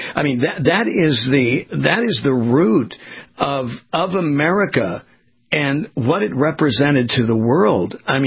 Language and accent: English; California, United States; And I'm from Southern California, so everything in Southern California through my formative years was smog brown.